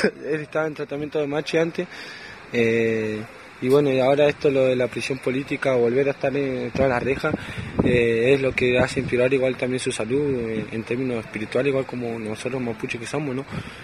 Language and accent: Spanish; Chubut, Argentina; como decía, soy allá de las Pulofas de Resistencia del Departamento Cusame